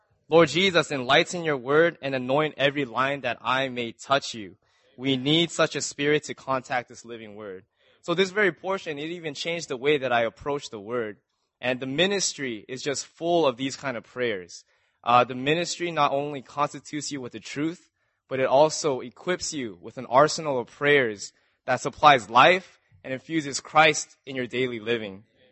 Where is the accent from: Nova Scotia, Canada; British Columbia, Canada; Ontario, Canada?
British Columbia, Canada; Vancouver; I'm from Vancouver, Canada.